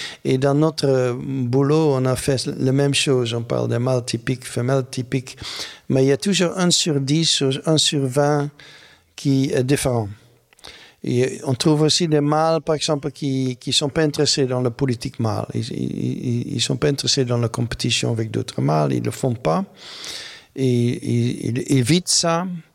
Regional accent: Netherlands; moved away; Pour moi, c'est un peu bizarre parce que je viens de la Hollande.

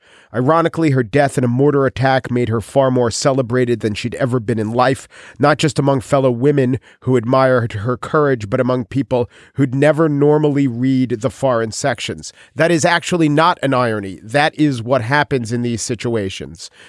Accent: New York, United States; So I'm from Long Island

